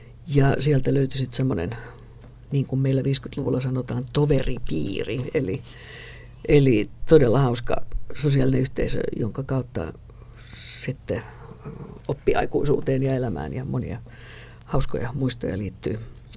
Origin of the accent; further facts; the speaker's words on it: Helsinki, Uusimaa, Finland; also born or lived in Colombia; itsehän en ole junan tuoma Helsinkiin, vaan Helsingissä asunut sen jälkeen, kun sieltä Kolumbiasta tultiin kotiin 59, niin viettänyt lapsuuteni esikaupungissa Pohjois-Aakassa ja sitten avioliiton myötä Lauttasaaren kautta Kruununhakaan